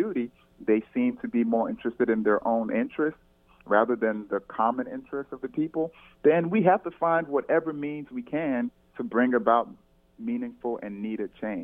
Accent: Alexandria, Virginia, United States; now in Tulsa, United States; I came from the East Coast, Alexandria, Virginia, to Tulsa to teach.

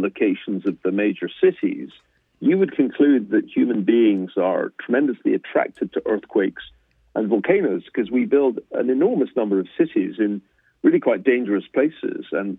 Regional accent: United Kingdom; I'm British by origin.

